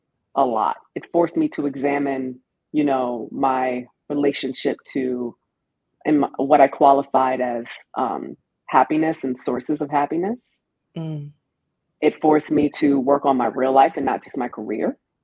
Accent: Maryland, United States; And I'm a Maryland girl. I'm from Maryland.

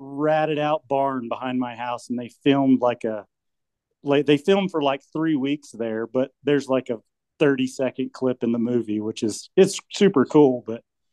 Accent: Tahlequah, Oklahoma, United States; When I was super young, like before school, we lived in Tulsa for a little bit, but no, I basically was born and raised in Tahlequah my entire life.

